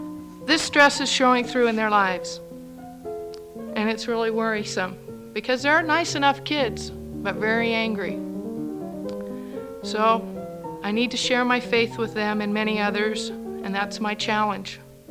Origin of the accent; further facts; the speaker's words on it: Portland, Oregon, United States; I'm from Portland, Oregon.